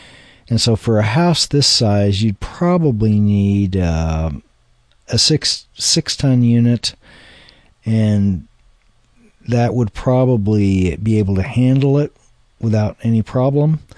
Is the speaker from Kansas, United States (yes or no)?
yes; Kansas, United States; I was born and raised in Kansas, and I lived quite a bit in Kansas.